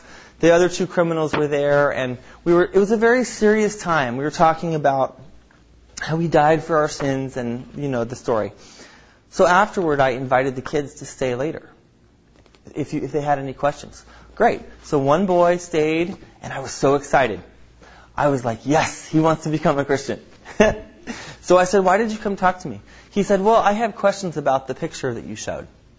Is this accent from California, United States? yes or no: yes; California, United States; And you see, we grew up in Southern California. There's a lot of earthquakes there.